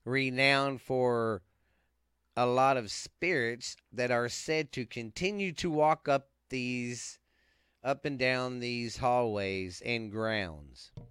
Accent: Mineral Wells, United States; Kind of like my hometown of Mineral Wells.

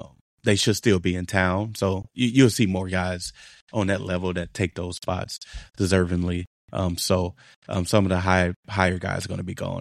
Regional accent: Chicago, Illinois, United States; the people that I grew up with in Chicago, I didn't take them with me

